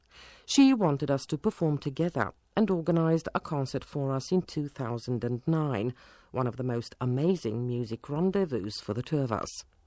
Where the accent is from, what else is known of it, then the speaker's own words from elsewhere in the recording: Pleven, Pleven Province, Bulgaria; at the International Marimba and Percussion Festival we organise in my hometown, together with the Panayot Pipkov National School of Arts and Pleven Municipality.